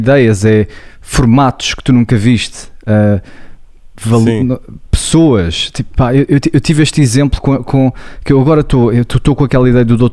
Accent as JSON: {"language": "Portuguese", "country": "Portugal", "said": "Principal objetivo é esse, como terapeuta, como português"}